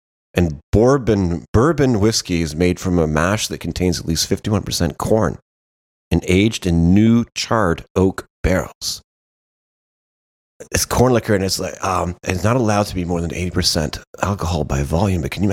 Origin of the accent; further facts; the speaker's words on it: Windsor, Ontario, Canada; I grew up in Windsor, Ontario, across from Detroit